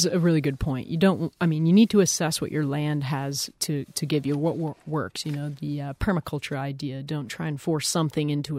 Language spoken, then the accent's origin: English; Minocqua, Wisconsin, United States; I'm actually from Minocqua, so I do know Rhinelander's weather